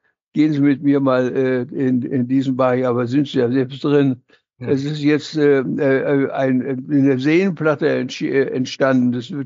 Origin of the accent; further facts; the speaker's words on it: Wałbrzych, Lower Silesian Voivodeship, Poland; born there; moved away; Ich selbst bin Flüchtling. Ich bin in Waldenburg in Schlesien geboren, im niederschlesischen Kohlengebiet. Alle meine Vorfahren waren vor Kohle tätig.